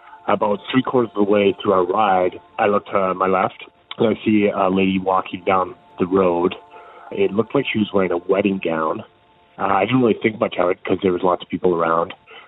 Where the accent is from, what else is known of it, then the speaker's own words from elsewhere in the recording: Saskatoon, Saskatchewan, Canada; I'm from Saskatoon, Saskatchewan